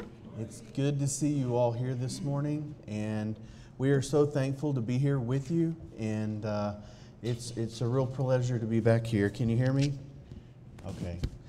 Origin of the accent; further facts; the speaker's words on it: United States; I said, yeah, I'm an American.